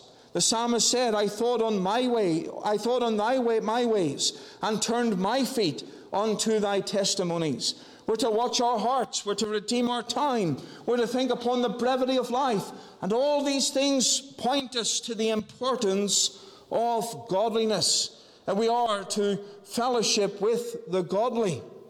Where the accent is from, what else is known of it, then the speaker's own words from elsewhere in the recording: Northern Ireland, United Kingdom; born there; I was born in Northern Ireland. I had a Welsh accent. I then had an English accent. And eventually my accent changed back somewhat, though some people would say there's something there that isn't quite Northern Irish.